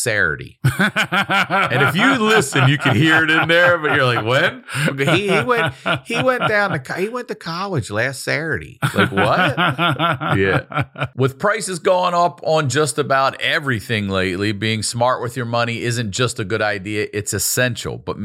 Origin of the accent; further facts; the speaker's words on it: the South, United States; accent: Southern drawl; Now, I get that I have a Southern draw a lot. People are like, where are you from? The South?